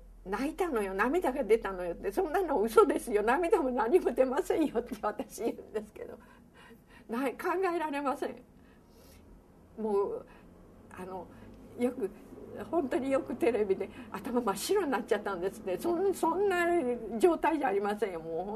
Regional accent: United States; そういうのは私アメリカ人として思い上がってると思うんです

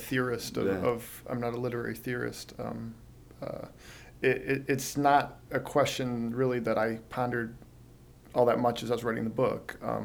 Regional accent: Detroit, Michigan, United States; You know, I don't entirely consider myself from Michigan. As we said, I'm more specific, and I'm from Detroit.

